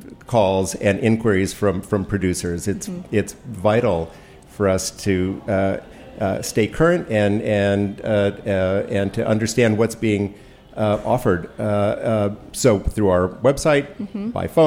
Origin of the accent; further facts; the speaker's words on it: Baltimore, Maryland, United States; moved away as an adult; now in Washington, United States; I grew up in Baltimore and came to school at Georgetown and took a job as a caterer working evenings.